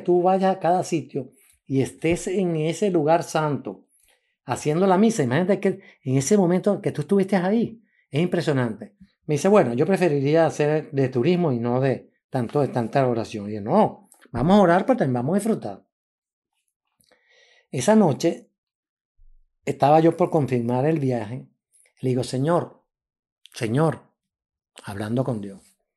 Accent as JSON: {"language": "Spanish", "country": "Venezuela", "lives_now": "Canada", "said": "Yo vivo en Canadá, soy venezolano y canadiense."}